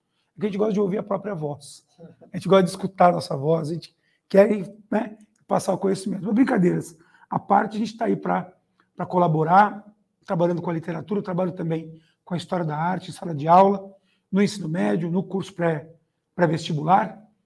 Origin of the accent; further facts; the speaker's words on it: São Paulo, Brazil; now in São José do Rio Preto, Brazil; a cidade que eu moro, né, que é São José do Rio Preto. Eu originalmente sou de São Paulo, mas moro em Rio Preto.